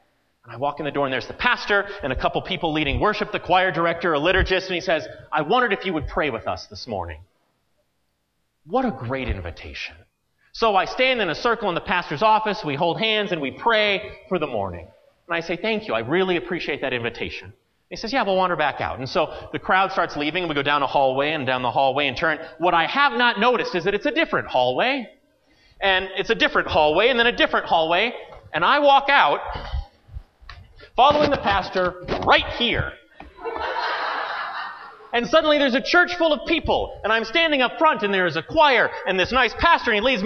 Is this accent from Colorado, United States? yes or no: yes; Denver, Colorado, United States; And the first was when someone says, where are you from? I said, oh, I'm from Denver.